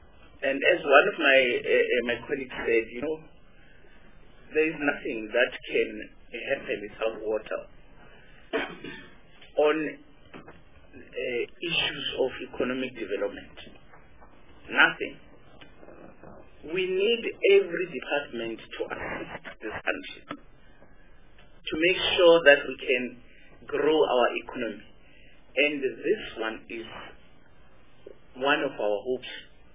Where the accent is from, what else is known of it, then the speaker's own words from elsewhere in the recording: Limpopo, South Africa; I come from Limpopo. Mwami Dryden is my home. I come from Mwami.